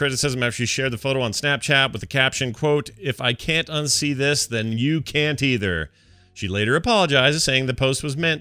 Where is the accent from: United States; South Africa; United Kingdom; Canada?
United Kingdom; Liverpool, North West England; lead patron for the performing school arts in my hometown, Liverpool.